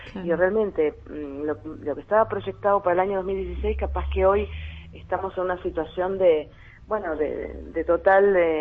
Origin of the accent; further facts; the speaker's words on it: Mendoza, Argentina; moved away; Yo no soy de esta jurisdicción, yo vengo de Mendoza